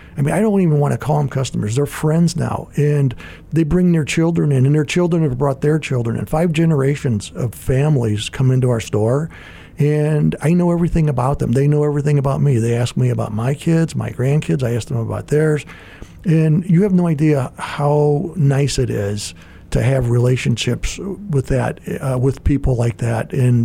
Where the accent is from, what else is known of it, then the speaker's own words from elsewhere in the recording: Gary, Indiana, United States; where I grew up in Gary, Indiana